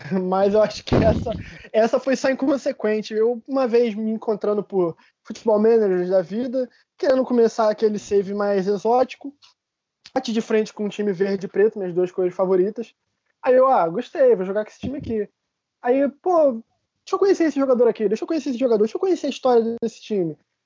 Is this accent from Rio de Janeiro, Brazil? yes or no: yes; Rio de Janeiro, Brazil; por laços familiares eu sou bem ligado ao Fluminense e ao Botafogo, que são aqui do Rio, de onde eu sou.